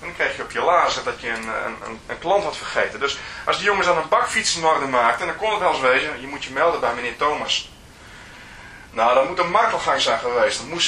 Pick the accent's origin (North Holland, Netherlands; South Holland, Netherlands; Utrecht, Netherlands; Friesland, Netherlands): Friesland, Netherlands; Leeuwarden; Ik ben geboren getogen in Leeuwarden en na de oorlog waren er ongeveer 20 ijsfabriekjes.